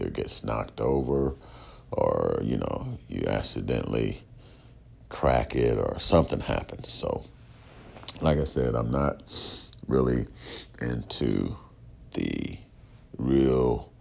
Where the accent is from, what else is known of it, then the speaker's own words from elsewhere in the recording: Omaha, Nebraska, United States; I'm from Omaha, Nebraska, North Omaha, okay, where motherfuckers don't play